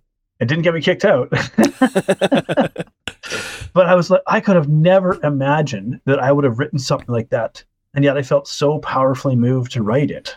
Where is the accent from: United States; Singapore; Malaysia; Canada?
Canada; Right. I feel like, so I'm Canadian, and I feel like American Christianity is like a little bit different than like anywhere else in the world.